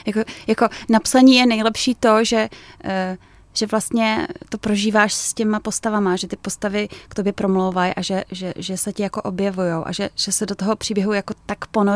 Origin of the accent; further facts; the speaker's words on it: Prague, Czechia; Tak Bydlím v Nuslích, já jsem z Nuslí.